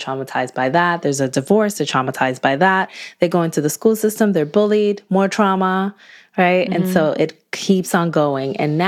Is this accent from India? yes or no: no; Newark, New Jersey, United States; And I volunteered like in my hometown of Newark, New Jersey, and I would come home and volunteer.